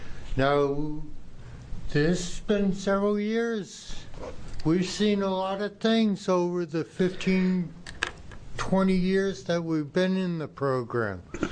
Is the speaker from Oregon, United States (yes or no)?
yes; Keizer, Oregon, United States; I'm from Marion County, Kaiser. I'm a patient, I'm a grower, I'm a concerned citizen.